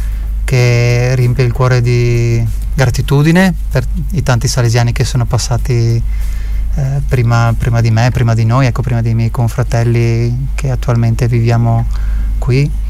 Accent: Veneto, Italy; anche al mio paese in Veneto ci sono i Salesiani

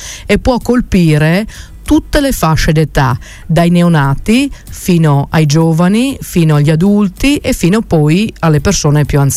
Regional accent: Enemonzo, Friuli-Venezia Giulia, Italy; now in Treviso, Italy; abitavo, sono originaria di Maiaso di Ene Monzo.

